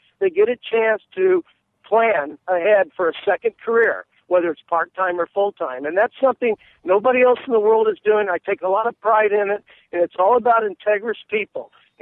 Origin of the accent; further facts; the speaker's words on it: Kansas City, Missouri, United States; I grew up in Kansas City.